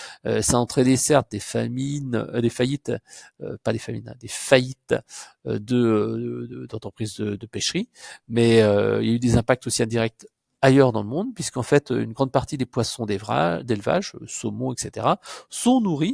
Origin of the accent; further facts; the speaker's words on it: Brittany, France; Moi, par exemple, je suis originaire de Bretagne, hein, mes parents habitent en Bretagne